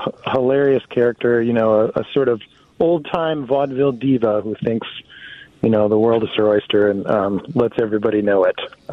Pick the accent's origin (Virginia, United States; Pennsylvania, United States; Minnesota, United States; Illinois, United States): Minnesota, United States; Because you know, we're Minnesotan and we've got to get outside in the summer.